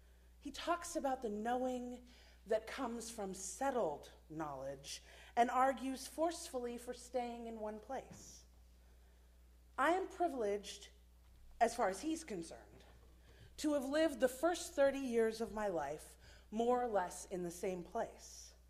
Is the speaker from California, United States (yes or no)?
no; Pennsylvania, United States; now in Washington, United States; Spring in DC is my favorite season. In my hometown in central Pennsylvania, it's autumn, hands down.